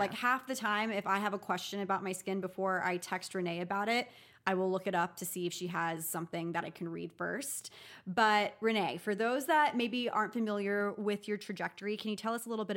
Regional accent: Texas, United States; Like, I'm from Texas. I want to meet her.

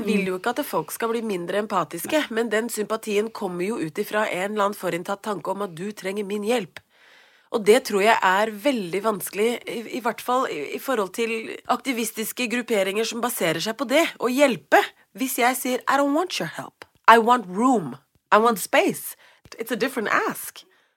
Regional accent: South Africa; now in Norway; at jeg kommer fra Sør-Afrika. Så jeg kommer også fra Sør-Afrika.

